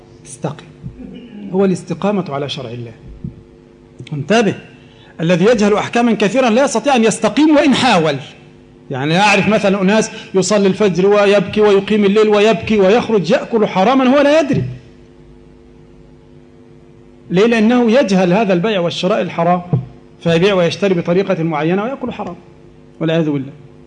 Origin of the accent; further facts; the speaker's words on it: Egypt; وعندنا في مصر يعني المشاغل قليلة شيء، لا سيما في القرى، نحن أبناء قرى وأرياف تساوي البدو عندكم هنا